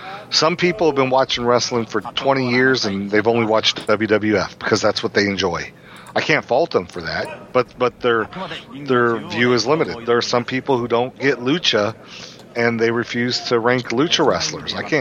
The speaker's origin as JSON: {"language": "English", "region": "Texas", "country": "United States", "said": "I only know Dick Murdoch's from Texas because, well, I'm from Texas, and Texas is all that matters."}